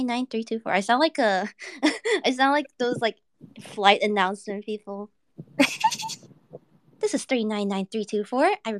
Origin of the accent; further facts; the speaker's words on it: Australia; except you know I'm fucking Australian, so oh man.